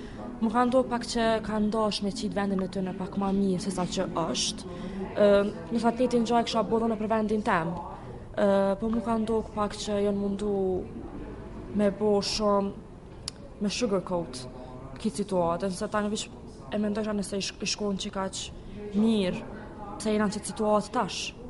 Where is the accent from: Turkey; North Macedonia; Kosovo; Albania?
Kosovo; prej a kisha mbjetu në si Kosovar në Beograd